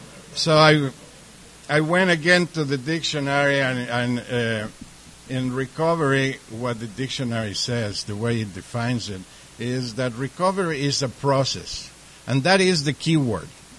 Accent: Rancho Mirage, California, United States; I come from Rancho Mirage, the desert

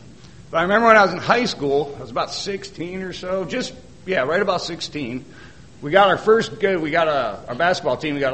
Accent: Quad Cities, Midwest, United States; I grew up in the Midwest, a couple hours from Chicago, a place called the Quad Cities.

